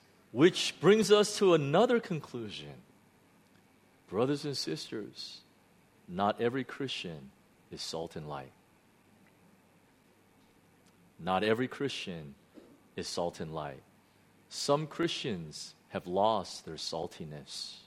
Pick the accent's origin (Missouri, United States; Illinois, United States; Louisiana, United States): Illinois, United States; Chicago; now in Hong Kong; Number 5, I knew this. I grew up in Chicago. I know this very well.